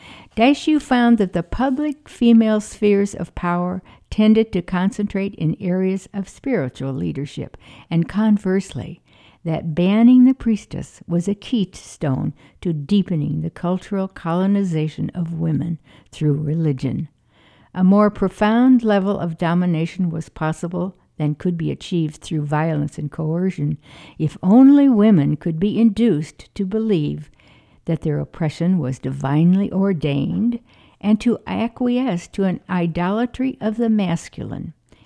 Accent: Illinois, United States; You know, I'm from Illinois, too, and grew up from even in a smaller town than you, and I went to Monmouth College, which was 10 miles from my home

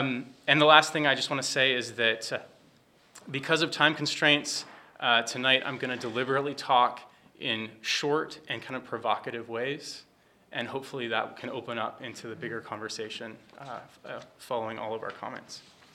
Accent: Anchorage, Alaska, United States; also born or lived in US West Coast; now in Ottawa, Canada; I'm from Anchorage, Alaska originally, which is traditional Dena'ina territory, and I currently live in Ottawa, Ontario on Algonquin territory. I lived on the US West Coast for a good number of years

